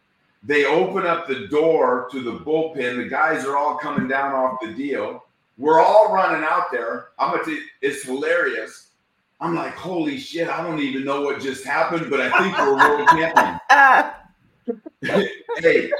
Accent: United States; now in Canada; I was a guy from the United States that became Canadian, that was played on two world championships in Toronto, and I'm forever grateful.

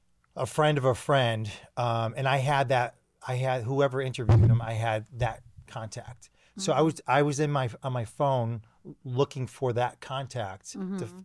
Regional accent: Connecticut, United States; We're both from Connecticut.

